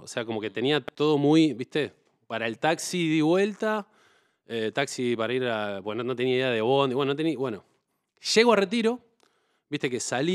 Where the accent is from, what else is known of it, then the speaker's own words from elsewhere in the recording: Mar del Plata, Buenos Aires Province, Argentina; no, no, pero soy de Mar del Plata, ¿viste?